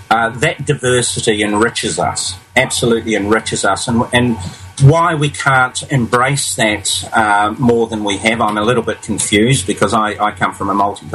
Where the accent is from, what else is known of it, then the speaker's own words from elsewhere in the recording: New Zealand; And I said, "I come from New Zealand, dear, you know? I'm a colonial."